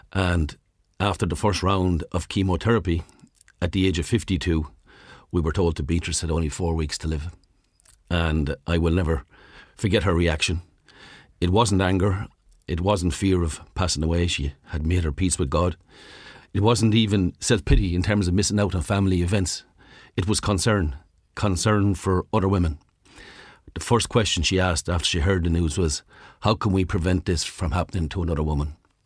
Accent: Munster, Ireland; We're both from Kerry

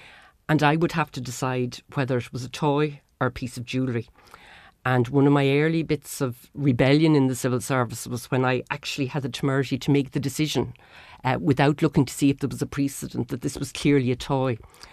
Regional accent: Wexford, Leinster, Ireland; now in Dublin, Ireland; I grew up in Wexford town.

